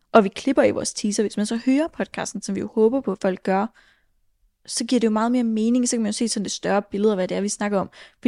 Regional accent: Søften, Central Denmark Region, Denmark; jeg kommer fra Søften, en lille miniby, 20 minutter uden for Aarhus, vokset op på en helt almindelig villavej med en helt almindelig middelklasse familie.

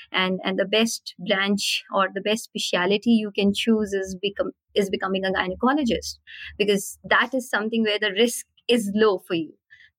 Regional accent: Hisar, Haryana, India; born there; also born or lived in Bihar; So I was born in India in a very small town, you can say, in Haryana, that's called Hisar. Moved to multiple places.

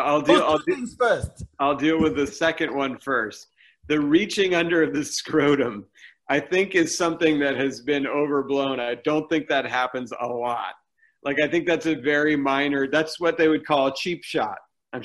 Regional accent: Boston, Massachusetts, United States; So I happen to be, I'm from the Boston area.

